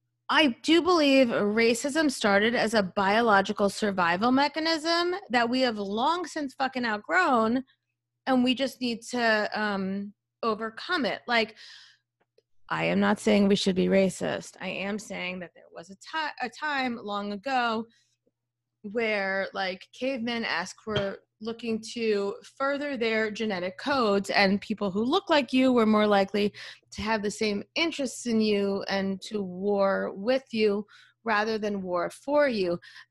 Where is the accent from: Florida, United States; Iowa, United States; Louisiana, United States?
Florida, United States; Okay. Because I grew up in South Florida.